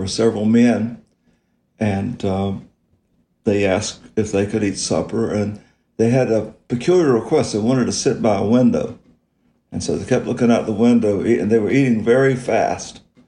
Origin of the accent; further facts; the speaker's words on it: South Carolina, United States; also born or lived in Indiana; and of course I'm from South Carolina, I was living in Indiana